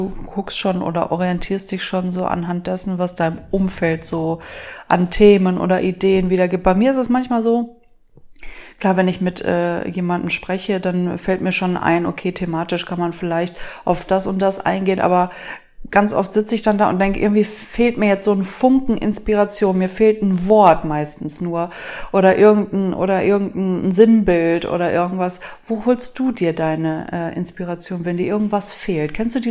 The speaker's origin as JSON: {"language": "German", "town": "Düsseldorf", "region": "North Rhine-Westphalia", "country": "Germany", "tie": "born or raised there", "said": "Die sind wahrscheinlich irgendwo noch in meiner Heimat in Düsseldorf."}